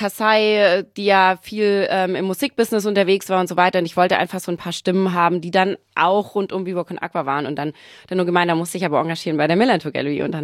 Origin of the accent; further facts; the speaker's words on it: Baden-Württemberg, Germany; moved away as an adult; now in Hamburg, Germany; ich komme aus dem Schwabenländle und bin aber schon einige Jahre irgendwann mal dann nach Hamburg gezogen, auch wegen dem Studium, auch wegen der Arbeit.